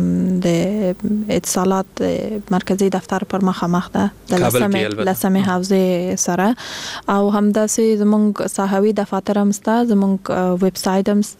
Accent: Kandahar, Afghanistan; زه خپل د کندهار د ولایت یم

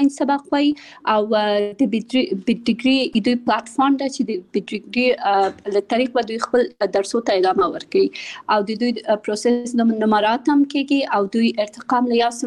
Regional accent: Kabul, Afghanistan; born there; also born or lived in Pakistan; د ملیحې اکادمي بنسټ ایښودونکی یم. زه په کابل کې زیږیدلی یم او خپل ابتدایي تعلیمات مې په پاکستان کې کړی او بیا ثانوي او بیرته پوهنتون مې په کابل کې ویلی ده.

